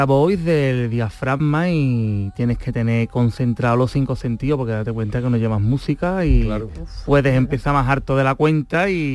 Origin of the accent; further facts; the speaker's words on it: Tomares, Andalusia, Spain; en mi pueblo, en Tomares, que es el Vía Crucis